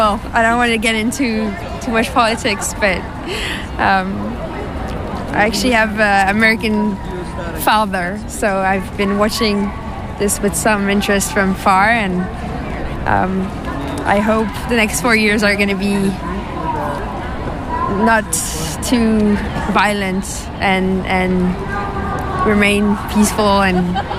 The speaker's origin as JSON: {"language": "English", "country": "France", "second_language": "English", "said": "I'm from France."}